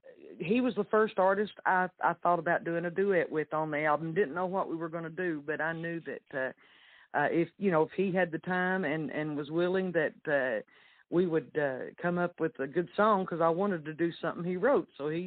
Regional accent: Middlesboro, Kentucky, United States; Oh, that will be in right here in Middlesboro, in my hometown.

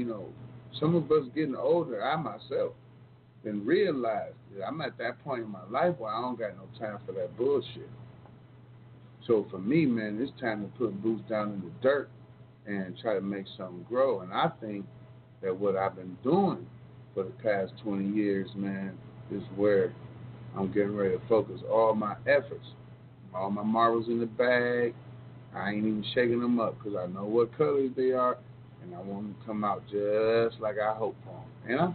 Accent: Cleveland, Ohio, United States; but we do not use spaces in Hood Talk Radio, and we're from Cleveland.

